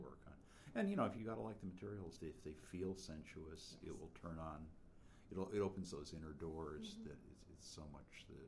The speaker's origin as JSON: {"language": "English", "town": "Rochester", "region": "New York", "country": "United States", "tie": "born or raised there", "said": "growing up in New York State, experiencing the winters in Rochester, seeing Lake Ontario freeze over, going skiing in the hills south of Buffalo"}